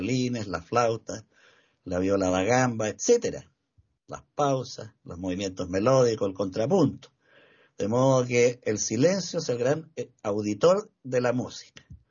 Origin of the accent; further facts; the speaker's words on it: Chile; Y aquí en Chile, el folclore, por desgracia, no se oye, ni en las radios, ni menos en la televisión. En mi país, yo diría que hay 3 zonas de folclore.